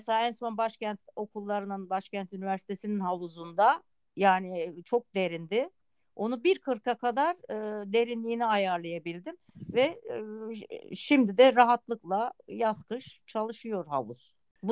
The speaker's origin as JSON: {"language": "Turkish", "region": "Adana", "country": "Turkey", "tie": "born or raised there", "said": "ben 1957 yılında Adana'da doğdum. 7 yaşına kadar yüzmeyle ilgili herhangi bir bilgim yoktu. Ama bizim Adana'da her yer sulama kanallarıyla dolu ve boğulma vakaları çok olurdu."}